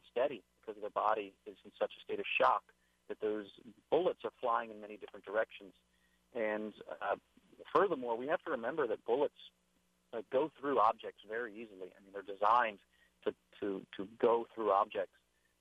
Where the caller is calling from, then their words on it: Kaneohe, Hawaii, United States; I'm calling from Kaneohe.